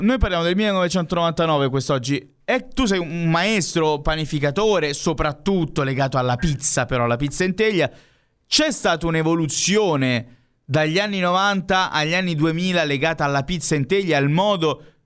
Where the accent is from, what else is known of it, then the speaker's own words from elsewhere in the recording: Rome, Lazio, Italy; io sono di Roma, quindi io sono abituato quando prendo la pizza.